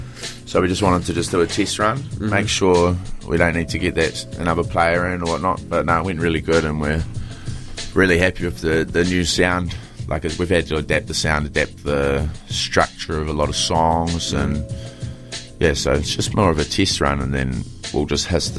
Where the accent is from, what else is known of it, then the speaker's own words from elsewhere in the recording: Mosgiel, Otago, New Zealand; I've never even had it, man. I grew up in Mosgiel.